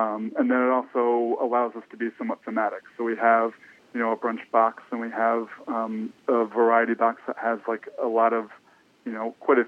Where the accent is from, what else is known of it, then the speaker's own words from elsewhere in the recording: Pennsylvania, United States; moved away as an adult; also born or lived in Michigan; now in Alaska, United States; I grew up in Southeast Pennsylvania and Central Michigan.